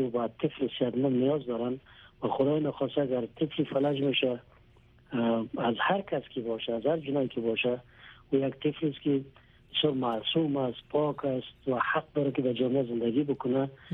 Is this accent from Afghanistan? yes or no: yes; Afghanistan; به عنوان یک افغان و یک مسلمان